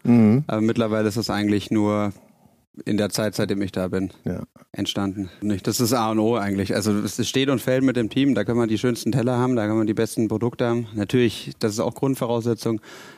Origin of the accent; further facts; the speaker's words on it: Munich, Bavaria, Germany; nach München, ne? Was auch quasi meine Heimat ist.